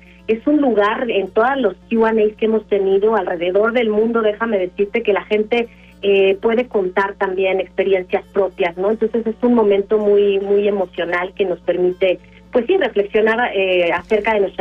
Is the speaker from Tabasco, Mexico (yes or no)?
no; Guanajuato, Mexico; Yo soy de Guanajuato